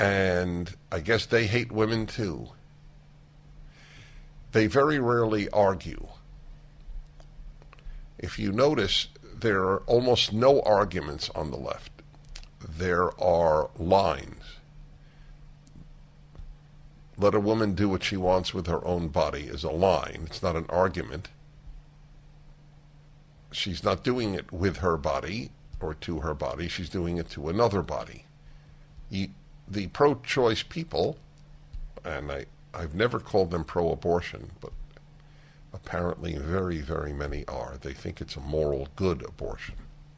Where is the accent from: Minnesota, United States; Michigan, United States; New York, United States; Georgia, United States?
New York, United States; Brooklyn; I grew up in Brooklyn, New York, and I remember I lived near an elevated subway stop. King's Highway, it was called.